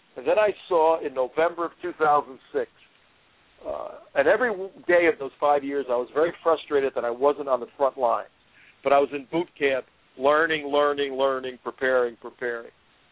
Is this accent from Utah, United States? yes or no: no; New Jersey, United States; I was in my house, and I was watching the news, you know, the breaking news, and I grew up in Jersey, and as a kid, I watched the two towers go up.